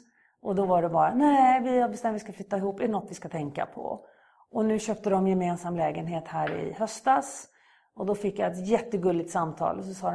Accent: Skåne, Sweden; Eftersom jag kom från Skåne

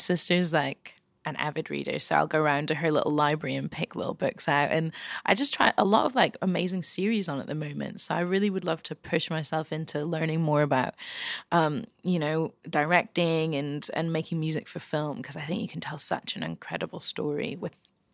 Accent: Scotland, United Kingdom; One of my closest friends I grew up with in Scotland is now a doctor

